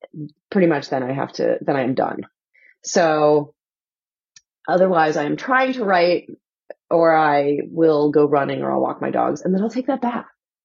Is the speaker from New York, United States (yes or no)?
no; Philadelphia, Pennsylvania, United States; my best friend, I grew up in Philly. My best friend still lives in Philly.